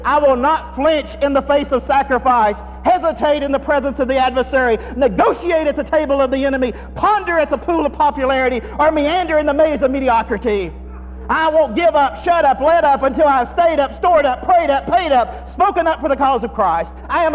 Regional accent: Tennessee, United States; I remember growing up in East Tennessee, we had some strange kind of ceremonies from time to time and celebrations.

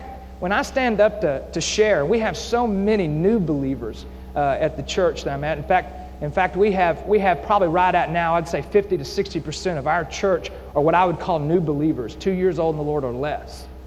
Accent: Tennessee, United States; now in Tampa, United States; I mean, I'm a Tennessean, right? I grew up in Tennessee

